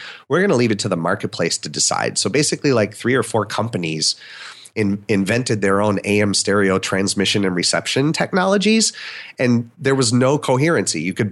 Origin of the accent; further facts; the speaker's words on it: Wisconsin, United States; I'm from Wisconsin, and my hometown is 35,000 people. When I was growing up, a lot of that was farming and factory workers.